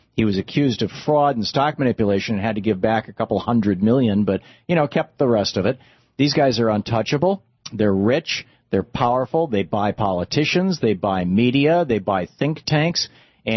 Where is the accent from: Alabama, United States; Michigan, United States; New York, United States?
Michigan, United States; also born or lived in Vermont; I lived in Detroit. I grew up in Michigan, and Louise and I lived in Vermont for 10 years